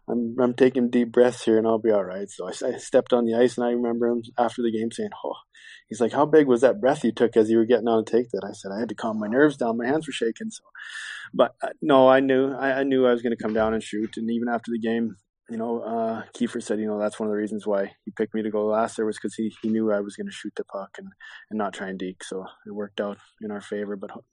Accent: Alberta, Canada; I come from Alberta. I live in Red Deer. So I'm about an hour and a half from Edmonton, and I'm an hour and a half from Calgary.

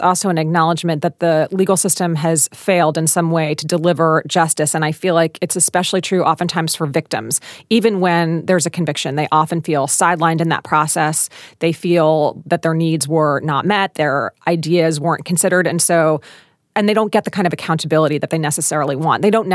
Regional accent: Philadelphia, Pennsylvania, United States; I think there are 2 big ones out of my hometown of Philly

